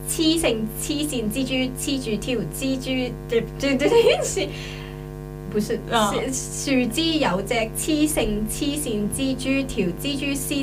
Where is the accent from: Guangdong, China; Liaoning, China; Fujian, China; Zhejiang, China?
Guangdong, China; accent: Cantonese; 我就先跟大家分享一下我们广东话有几个就比较，我们小时候都会玩的